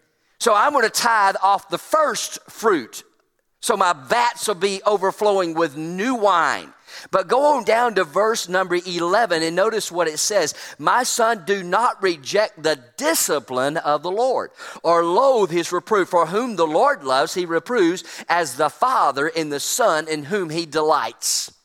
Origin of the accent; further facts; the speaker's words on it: Alabama, United States; I'm from Alabama. We don't have many orchards in Alabama.